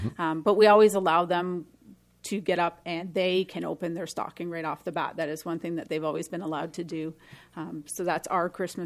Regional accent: Stevensville, Ontario, Canada; I grew up near the Buffalo border in a little town just outside of Niagara Falls called Stevensville

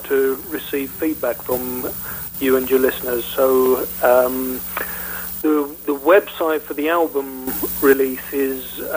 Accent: England, United Kingdom; You've got to remember I'm English.

